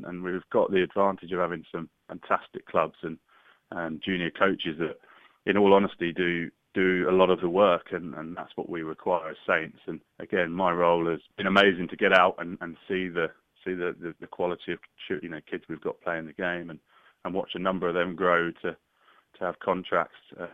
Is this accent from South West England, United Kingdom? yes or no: no; Bedford, East of England, United Kingdom; I was sort of born and bred in Bedford and played all my rugby through the sort of mini and junior system there